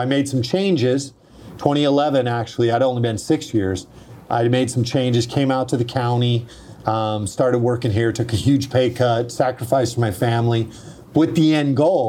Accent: Hawaii, United States; also born or lived in Philippines / Arizona / Panama / Argentina; I was born and raised in Hawaii, lived in the Philippines, lived in Arizona, Panama, Argentina.

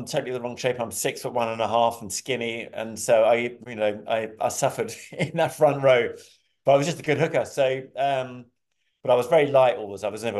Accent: Twickenham, London, United Kingdom; also born or lived in Richmond; because I grew up in Richmond and Twickenham, because we moved from Richmond down to Twickenham.

